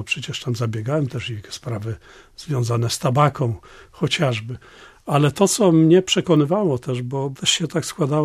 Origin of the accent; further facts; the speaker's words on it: Pomeranian Voivodeship, Poland; On wiedział, że ja jestem stąd